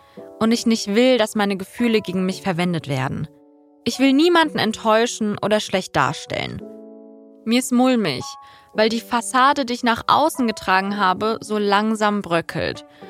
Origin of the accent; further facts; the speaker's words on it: Germany; Elternhaus Iran, aufgewachsen in Deutschland.